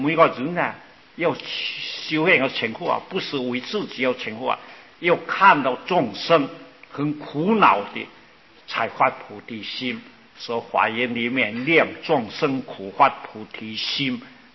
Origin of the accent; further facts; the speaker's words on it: China; 我们中国人啊，为了表示他有三